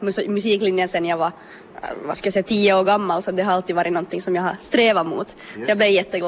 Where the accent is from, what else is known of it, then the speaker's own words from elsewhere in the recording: Vaasa, Ostrobothnia, Finland; jag är också från Vasa, går i musiklinjen här i Vasa Övningsskolas gymnasium.